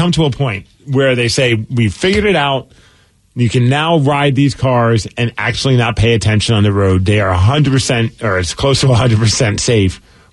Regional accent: New York City, New York, United States; Dude, I was growing up in New York, and it wasn't just one person.

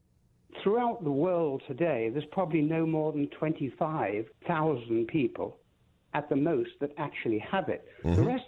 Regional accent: London, United Kingdom; now in United States; Originally from London.

